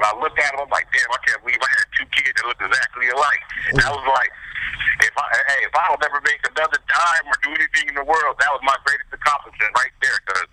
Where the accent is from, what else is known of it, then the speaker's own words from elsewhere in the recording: Anchorage, Alaska, United States; now in Atlanta, United States; Yeah, I'm from Anchorage, Alaska, man.